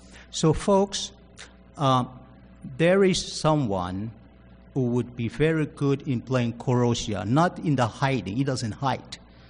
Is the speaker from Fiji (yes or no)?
yes; Rotuma, Fiji; Graves of our people of whole. Graves from folks that came from Rotuma. We are Rotumans from Fiji. They were buried there.